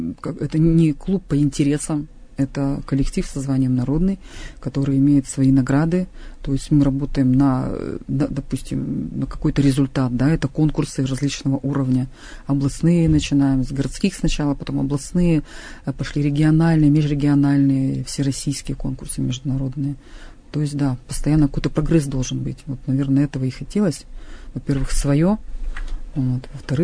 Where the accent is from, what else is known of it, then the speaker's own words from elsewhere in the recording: Verkhoturye, Sverdlovsk Oblast, Russia; Я родилась и выросла в городе Верхотурье, я коренная жительница. Мои бабушки, дедушки, мама, папа все родились в городе Верхотурье.